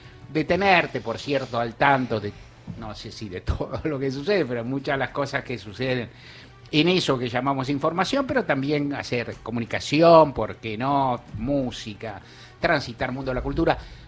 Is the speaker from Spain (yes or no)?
no; Argentina; arrancamos bien como argentinos